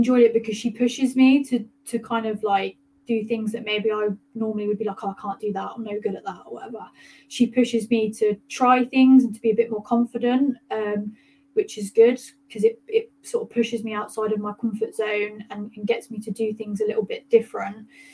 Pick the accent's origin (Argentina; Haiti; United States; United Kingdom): United Kingdom; Coventry, West Midlands; Obviously, it's my hometown, which is it's always nice to wrestle in your hometown.